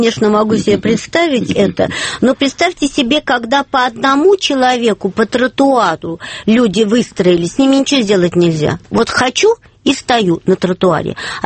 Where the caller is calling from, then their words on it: Saint Petersburg, Russia; Я из Петербурга, Валентин. Добрый вечер